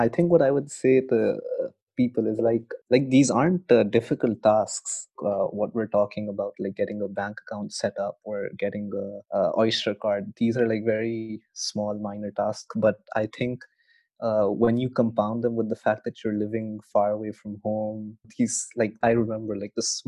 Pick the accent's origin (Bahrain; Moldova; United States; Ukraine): Bahrain; moved away as an adult; now in London, United Kingdom; So I was actually coming from Bahrain, which is a small island in the Middle East. I don't think many people would have heard of it. So coming obviously from a place like that to a city like London was a very big transition.